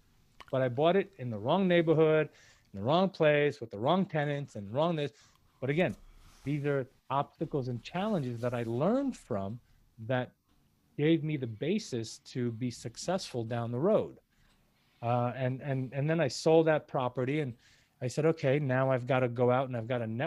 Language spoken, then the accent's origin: English; New York City, New York, United States; now in Florida, United States; Born and raised in New York City, don't want to go back there.